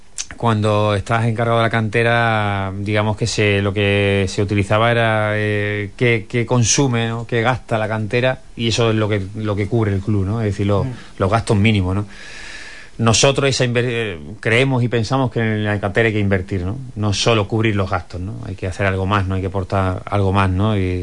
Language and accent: Spanish; Santolaya, Spain; Vengo de Santolaya, mi pueblo, donde yo para jugar al fútbol con 13 años tenía que ir a entrenar con mi hermano, que era senior, porque era el único equipo que existía en el pueblo, no había más.